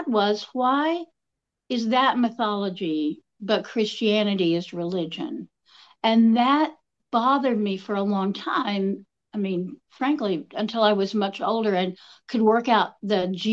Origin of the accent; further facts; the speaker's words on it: Appalachia, United States; you know me well enough to know I'm Appalachian